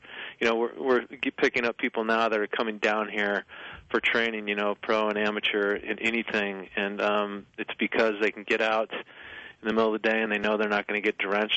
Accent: Vancouver, Washington, United States; Well, I hail from a small town called Vancouver, Washington, which is across the river from Portland, Oregon.

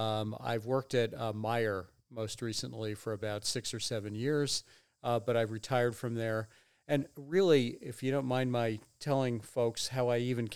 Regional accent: New York, United States; also born or lived in Chicago / Michigan; Originally, I grew up in New York. Then I attended school in Williamstown, Massachusetts at Williams College.

